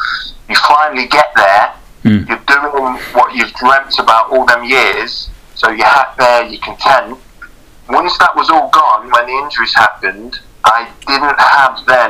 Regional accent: Leicester, East Midlands, United Kingdom; being a Leicester lad, obviously I was born in Leicester. But being a Leicester lad and going to that stadium since I was 5 or 6 years old, growing up

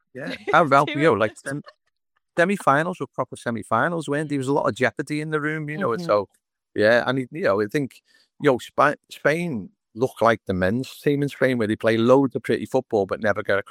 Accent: Isle of Man; we're from the Isle of Man

